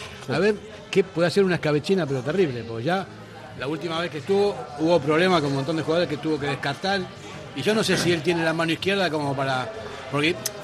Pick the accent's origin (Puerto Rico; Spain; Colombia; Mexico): Spain; Bilbao, Basque Country; De pasta no hay problema, que somos de Bilbao.